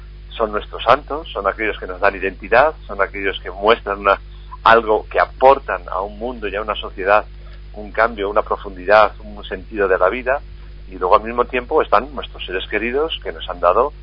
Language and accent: Spanish; Spain; ya sabes cómo somos los españoles.